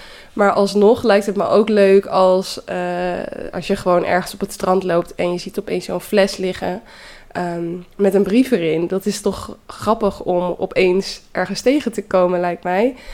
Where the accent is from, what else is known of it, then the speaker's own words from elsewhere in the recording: Naaldwijk, South Holland, Netherlands; now in Amsterdam, Netherlands; Ik kom dus uit Naaldwijk en kom daar nog steeds wel veel. Omdat ouders en vriendinnen daar nog wonen.